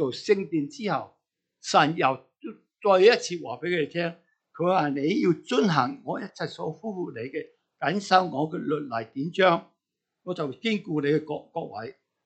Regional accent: China; 其实呢个思想咧对我哋中国人咧好平常嘅

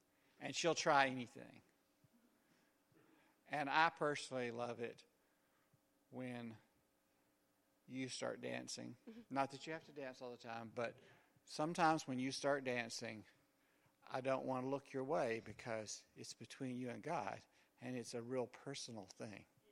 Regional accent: the South, United States; I'm a Southerner, and I'm from around here, and I've been raised in churches around here

